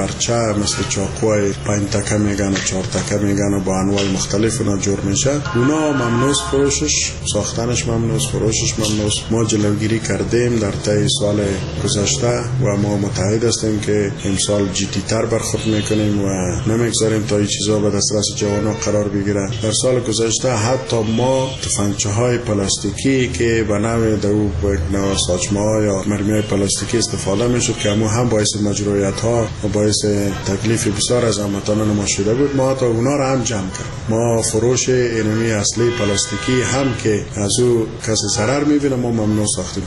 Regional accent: Afghanistan; ما اولاد افغان هستیم و اولاد مسلمان هستیم

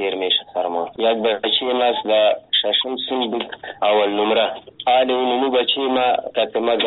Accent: Afghanistan; ما افغان هستیم، مسلمان هستیم

